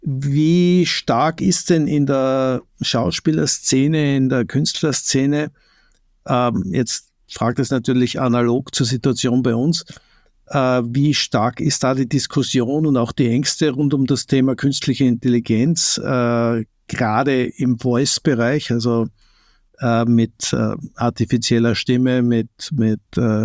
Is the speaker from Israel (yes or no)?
no; Austria; frage als Österreicherin und Muttersprache Deutsch